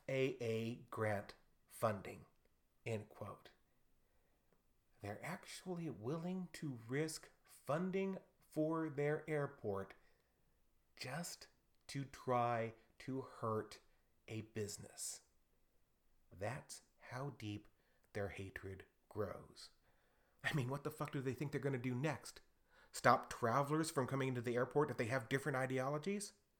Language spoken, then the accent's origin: English; San Antonio, Texas, United States; the United States Federal Aviation Administration responded to attempts by politicians in my hometown of San Antonio, Texas, that were preventing Chick-fil-A from opening in their airport.